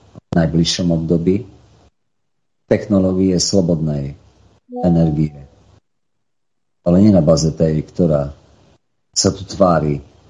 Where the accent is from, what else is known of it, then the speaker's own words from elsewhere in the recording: Bardejov, Prešov Region, Slovakia; ja som z Bardejova